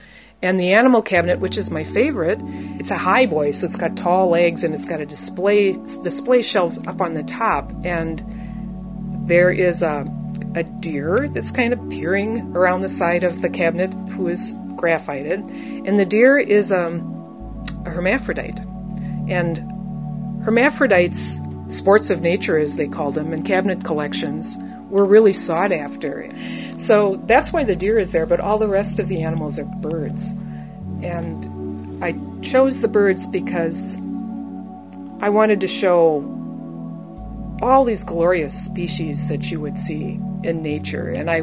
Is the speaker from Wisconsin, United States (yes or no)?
yes; Wisconsin, United States; I grew up outside of Milwaukee in a rural area